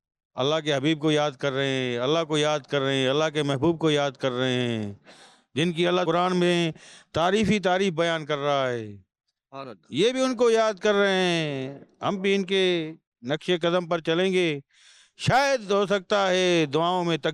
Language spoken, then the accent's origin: Urdu; Larkana, Sindh, Pakistan; now in Karachi, Pakistan; سر میں ویسے لاڑکانہ سے ہوں، ابھی میری رہائش یہاں گلستان جوہر میں ہے۔